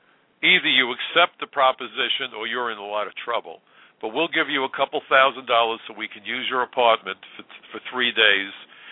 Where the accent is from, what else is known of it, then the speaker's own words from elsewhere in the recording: New York, United States; I'm a New Yorker, and I love the diversity that we have, especially in New York.